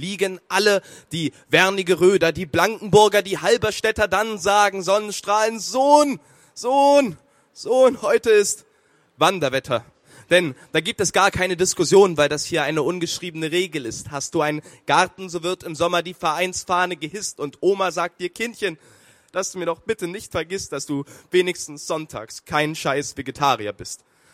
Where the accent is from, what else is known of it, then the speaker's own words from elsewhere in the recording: Harz, Germany; es ist trotzdem eine Geschichte über meine Heimat, den Harz.